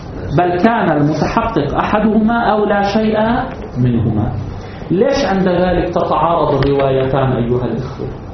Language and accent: Arabic; Lebanon; مو المعارضة اللي عندنا بلبنان تتبادر إلى المعارضة السياسية